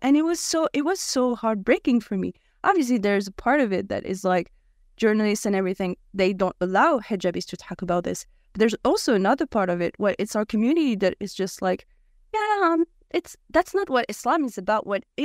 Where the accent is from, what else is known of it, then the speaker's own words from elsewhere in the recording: Paris, Île-de-France, France; I'm French, you know, my background is Algerian and I'm very proud of being Algerian, but I'm French, like my hometown is Paris.